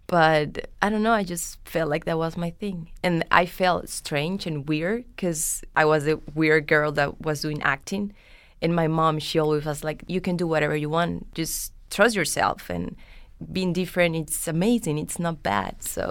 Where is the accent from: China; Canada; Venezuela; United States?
Venezuela; accent: Colombian; also born or lived in Colombia; right next to, in the border with Colombia. So I grew up going back and forth to Colombia and Venezuela. And my accent, it's like more from Colombia than from Venezuela.